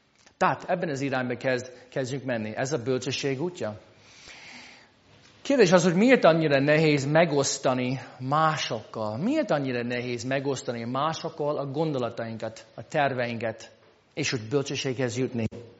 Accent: United States; Ugye Amerikában ez nincs meg. Én egy másféle társadalomból származok.

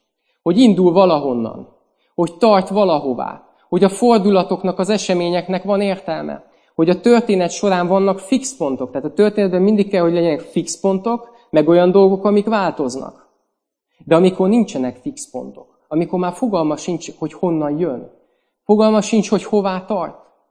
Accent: Budapest, Hungary; Hát én itt nőttem föl Pesten, hát én két nagy blokkházba éltem, nem ismertem a szomszédaimat.

